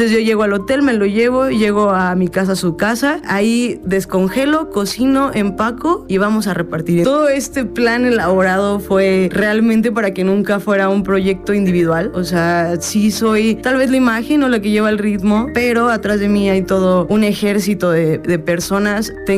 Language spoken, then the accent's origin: Spanish; Jiutepec, Morelos, Mexico; tengo 28 años, soy morelense, soy de Jiutepec, orgullosamente.